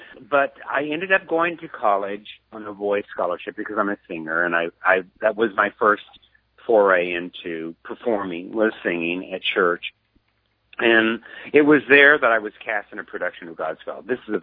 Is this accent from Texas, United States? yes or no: yes; Texas, United States; also born or lived in Casper, Wyoming; We ended up in Texas and stayed there. So really, I'm really a Texan, but I was born in Casper, Wyoming.